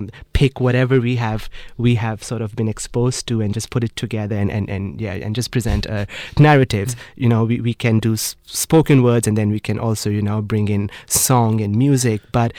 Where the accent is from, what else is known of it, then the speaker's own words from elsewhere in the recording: Pakistan; moved away as an adult; You know, I'm from Pakistan, and I came here 10 years ago